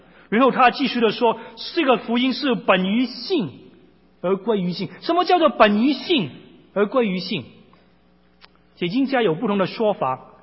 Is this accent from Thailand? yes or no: no; China; 这个是我们中国人都是有的一个优良传统。